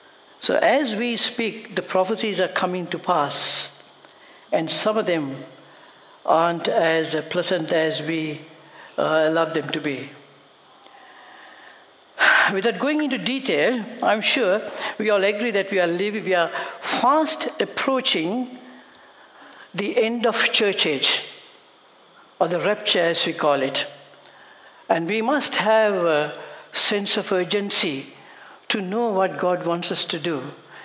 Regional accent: Germany; English is a second language; moved away; We came from Germany.

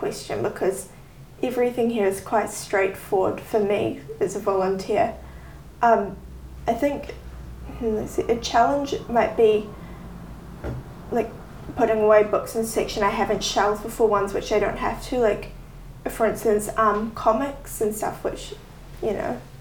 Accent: Waiheke, Auckland, New Zealand; I was born in the Auckland Hospital, but I went straight to Waiheke and I've lived here my whole life.

